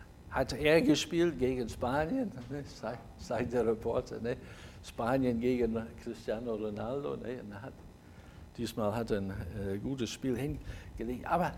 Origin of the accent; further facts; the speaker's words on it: Scotland, United Kingdom; German is a second language; Ich komme aus Schottland, da sind wir auch schwimmen gegangen